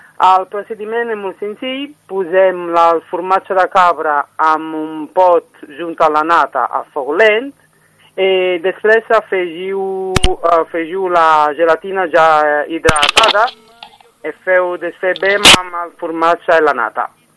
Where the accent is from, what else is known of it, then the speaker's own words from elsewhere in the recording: Naples, Campania, Italy; Catalan is a second language; now in La Roca del Vallès, Spain; soc de Nàpols, exactament.